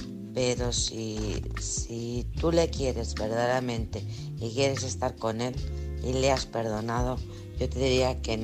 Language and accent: Spanish; Alcorcón, Community of Madrid, Spain; de Alcorcón.